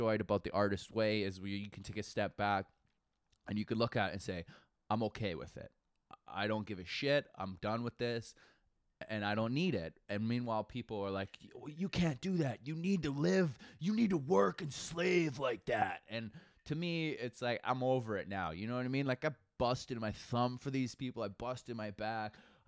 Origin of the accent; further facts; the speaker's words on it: Alberta, Canada; because I'm from Alberta.